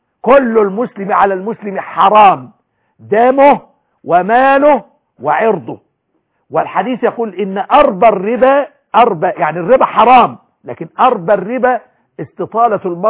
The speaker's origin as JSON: {"language": "Arabic", "country": "Egypt", "said": "بلدنا مصر"}